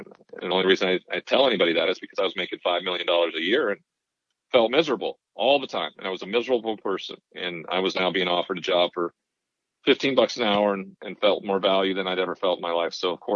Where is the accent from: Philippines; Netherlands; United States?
United States; Great Falls, Montana; it took the sheriff's department of my hometown in Great Falls to come and save my life.